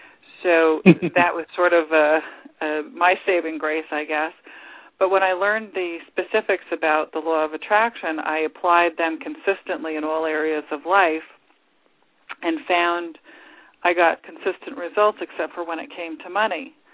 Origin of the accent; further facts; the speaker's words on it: New Jersey, United States; Well, I'm from New Jersey originally and went out to California with this idea that I wanted to work at in a motion picture studio